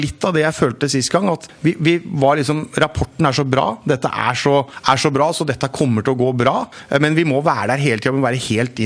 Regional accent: Telemark, Norway; Men jeg som telemarking

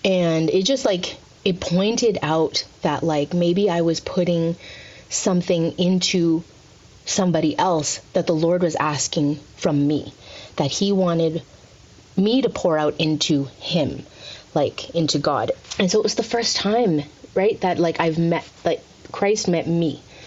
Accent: Philippines; I'm Filipino, so culturally Catholic for a really long time.

